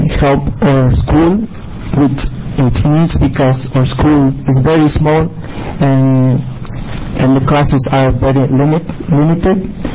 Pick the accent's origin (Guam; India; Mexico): Mexico; now in Newport, United States; I'm from Mexico. I moved to the U.S. 10 years ago